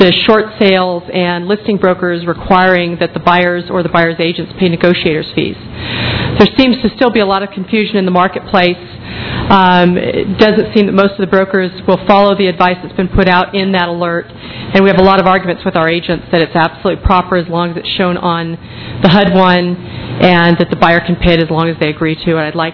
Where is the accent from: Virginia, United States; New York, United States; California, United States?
California, United States; Danville; I'm from Danville. I'm a managing broker of an office.